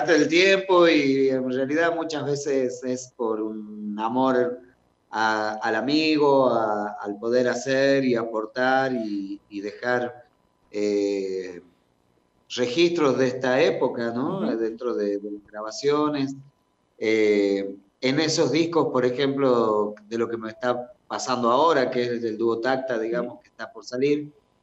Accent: Jujuy, Argentina; now in La Plata, Argentina; yo ya venía en construcción desde Jujuy y cuando llegué a la ciudad de La Plata

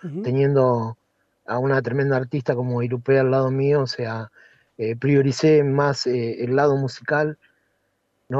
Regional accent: Chacabuco, Buenos Aires Province, Argentina; moved away as an adult; now in La Plata, Argentina; yo nací en Chacabuco, me crié ahí, tuve mi primer formación musical, artística, ahí en Chacabuco, como músico, como actor también, y bueno, ya después en los 90 me vine a estudiar a La Plata

